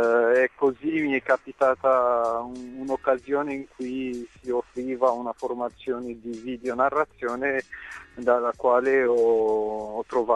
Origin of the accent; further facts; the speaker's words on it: Ethiopia; now in Italy; io sono partito dall'Etiopia e poi ho fatto il deserto del Sahara, attraversando i due stati, Sudan, Libia, per poi sbarcarsi a Lampedusa.